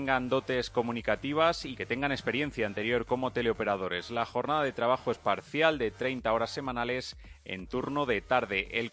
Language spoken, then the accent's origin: Spanish; Leganés, Community of Madrid, Spain; now in Madrid, Spain; yo soy de Leganés, pero ya vivo en Madrid, así que ya siento San Isidro como mío